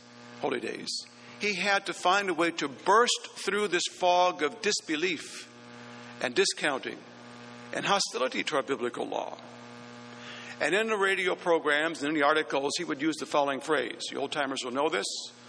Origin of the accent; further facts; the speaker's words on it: Minnesota, United States; When I was in school growing up in Minnesota, I had that happen on one occasion.